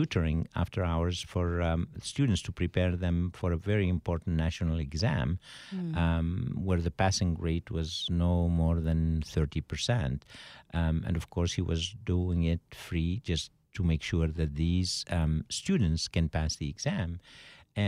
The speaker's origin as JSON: {"language": "English", "country": "Tunisia", "moved": "as an adult", "said": "I'm originally from North Africa, Tunisia."}